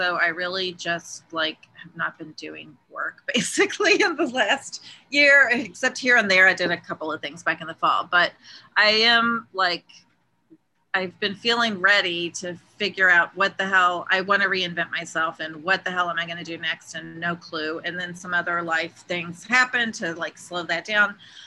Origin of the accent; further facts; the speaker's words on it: Louisville, Kentucky, United States; now in New York, United States; And Mariah, I'm originally from Louisville, but I've been in the New York area for a very long time. But my family's still there.